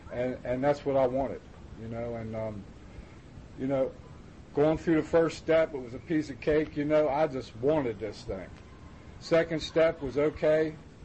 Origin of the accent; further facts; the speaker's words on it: Cumberland, Maryland, United States; in Cumberland, where I'm from, is we got a meeting every day of the week in Narcotics Anonymous